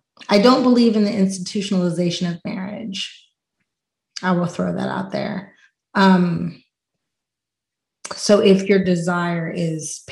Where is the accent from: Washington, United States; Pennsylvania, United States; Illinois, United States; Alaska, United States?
Pennsylvania, United States; Pittsburgh; Oh, yeah, I'm from Pittsburgh. I eat cheesesteaks and tacos.